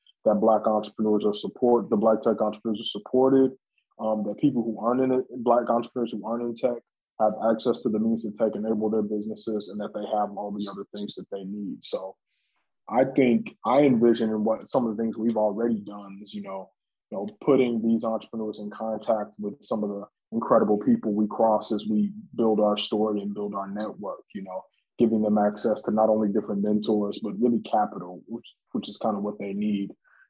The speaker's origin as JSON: {"language": "English", "town": "Tulsa", "region": "Oklahoma", "country": "United States", "tie": "born or raised there", "said": "Being born in this town and having the lineage that I do has always given me some sort of responsibility, a feeling of responsibility towards the Black Wall Street legacy, not only as it relates to Tulsa"}